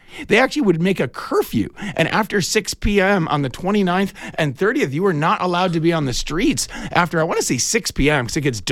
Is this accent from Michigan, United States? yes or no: yes; Detroit, Michigan, United States; And Halloween also makes me think a lot about being a kid and growing up in Detroit, Michigan.